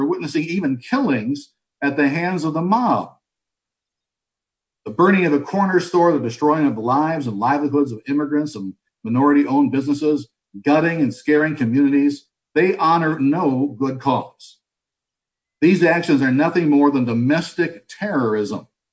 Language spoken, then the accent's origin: English; Detroit, Michigan, United States; now in Chicago, United States; I was not born here. I was born and bred in Detroit, Michigan, which for years was the murder capital of this country. So I've got nothing to crow about my hometown.